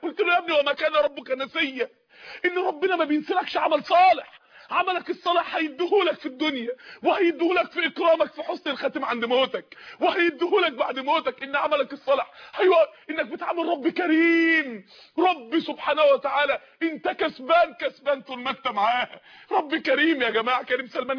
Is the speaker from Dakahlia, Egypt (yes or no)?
yes; Mansoura, Dakahlia, Egypt; عندنا في المنصورة